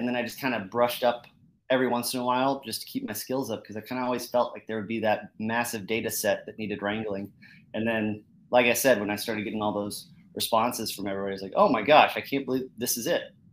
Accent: Colorado, United States; also born or lived in Arizona; yeah, I was born in Arizona, kind of moved around a lot. I spent most of my years as a kid in Colorado.

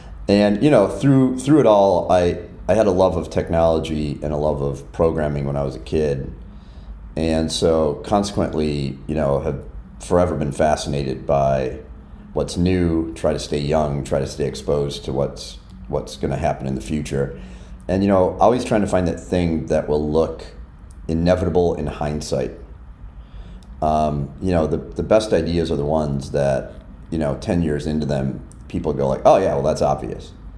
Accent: Chicago, Illinois, United States; And I'm from Chicago. So if you're from Chicago, you know folks who did that, because back then it was probably employed 40,000 traders.

